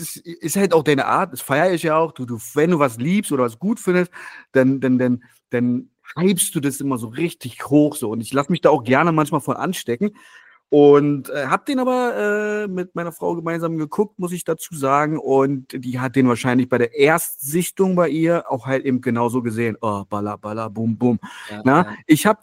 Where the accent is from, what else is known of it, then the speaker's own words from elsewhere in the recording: Berlin, Germany; Ich komme ja aus dem Wedding. Den roten Wedding hat man ja früher auch genannt. Das ist ja eher so kommunistisch, Arbeiterbezirk immer gewesen.